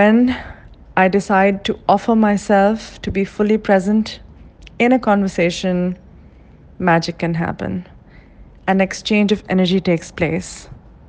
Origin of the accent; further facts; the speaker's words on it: Karachi, Sindh, Pakistan; I'm from Karachi, Pakistan